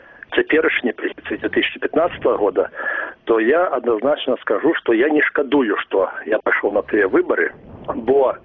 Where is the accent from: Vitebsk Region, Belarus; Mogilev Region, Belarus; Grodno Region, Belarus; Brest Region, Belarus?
Mogilev Region, Belarus; born there; now in Shklov, Belarus; я тут і нарадзіўся ў Бялынінскім раёне, і доўгі час жыву у Шклове.